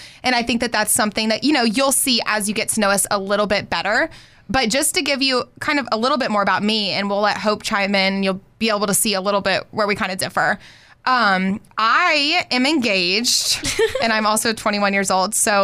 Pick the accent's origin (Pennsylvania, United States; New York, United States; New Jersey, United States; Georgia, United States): Georgia, United States; Jefferson; where I'm from a town, Jefferson, Georgia, right down the street. We're here in Athens. I grew up in Jefferson. I've lived around here all my life